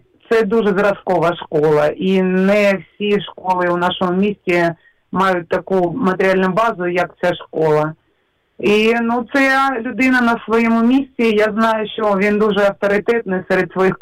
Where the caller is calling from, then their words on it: Sloviansk, Donetsk Oblast, Ukraine; я з міста Слов'янська.